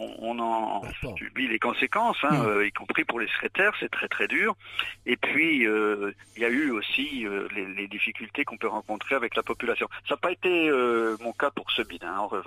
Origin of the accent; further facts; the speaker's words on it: Vouziers, Grand Est, France; born there; je suis né à Vouziers, il y avait exactement, quand j'étais élève, 317 habitants.